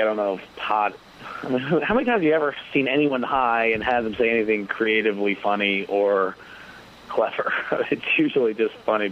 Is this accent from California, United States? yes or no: yes; Boonville, California, United States; All in rural Northern California, Mendocino County, which is about 3 hours north of San Francisco. Mm-hmm. The name of the town was Boonville.